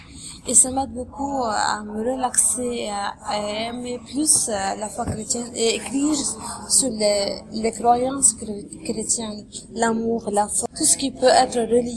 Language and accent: French; Lebanon; first language Lebanese Arabic; French is a second language; now in Canada; c'est surtout dans ma langue maternelle, la langue libanaise.